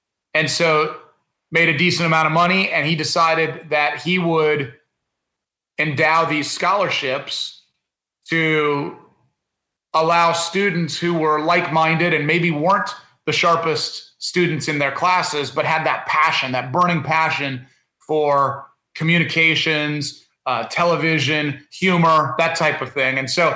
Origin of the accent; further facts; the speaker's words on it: Indiana, United States; I grew up in Indiana.